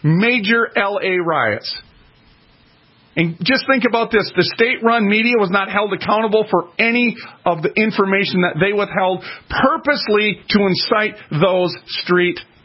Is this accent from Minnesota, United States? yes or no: yes; Minneapolis, Minnesota, United States; I was raised in North Minneapolis.